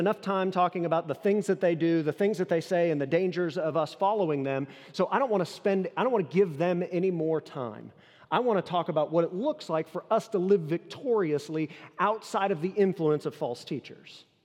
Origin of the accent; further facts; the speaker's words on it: United States; born there; I'm very happy that I was born in the United States.